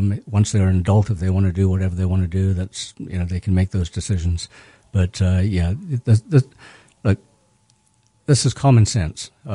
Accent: Zimbabwe; also born or lived in South Africa; now in United States; Originally from Zimbabwe.

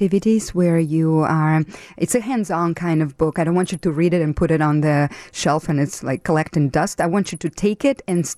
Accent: Russia; You know, I grew up in Russia, so I have that very European also background.

